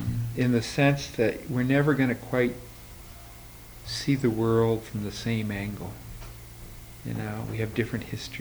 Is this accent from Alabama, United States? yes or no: no; Butler, Pennsylvania, United States; Hey, the world's a lot bigger than I used to think it was when I grew up in Butler, Pennsylvania.